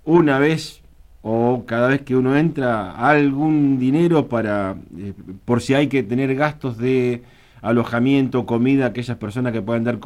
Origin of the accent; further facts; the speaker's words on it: San Blas, Buenos Aires, Argentina; los que somos de San Blas nos conocemos todos